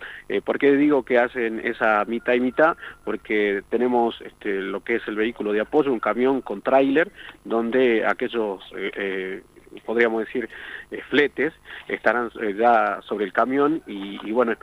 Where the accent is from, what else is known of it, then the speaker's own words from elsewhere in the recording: Cafayate, Salta, Argentina; todos somos de acá, de Cafayate.